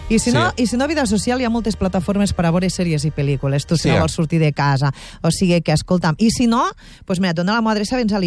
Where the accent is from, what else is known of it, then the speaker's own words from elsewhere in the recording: Catalonia, Spain; soc catalana i a Catalunya no s'ha utilitzat tant